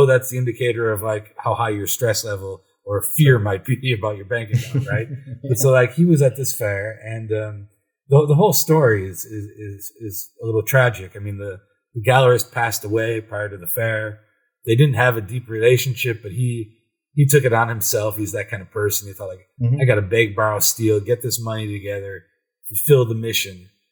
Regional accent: Midwest, United States; I'm from the Midwest.

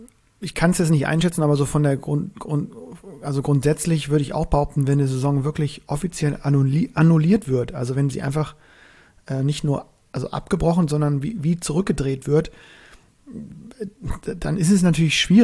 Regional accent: Northern Germany, Germany; auch als Norddeutscher

